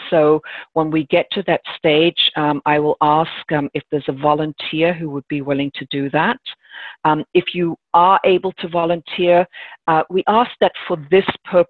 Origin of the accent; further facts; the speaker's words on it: Germany; also born or lived in England / South Africa; now in United States; I'm not American, although I'm starting to sound a little bit American. Originally, I'm from England, but I grew up in Germany and South Africa, and I've been here in the United States now for 24 years. So I live just outside of Washington, D.C.